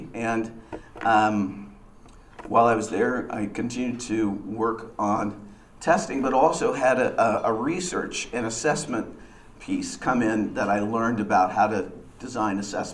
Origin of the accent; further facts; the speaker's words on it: Lawrence, Kansas, United States; I grew up in Lawrence outside of Kansas City, and I grew up in the context of a family-owned business.